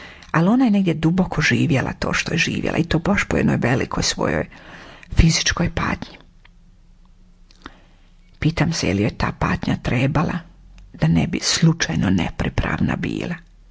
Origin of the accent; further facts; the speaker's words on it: Split-Dalmatia County, Croatia; To se tako kod nas u Dalmaciji kaže